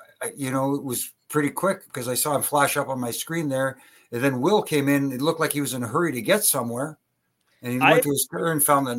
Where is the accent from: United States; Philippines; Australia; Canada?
Canada; I'm a neutral country. I am Canada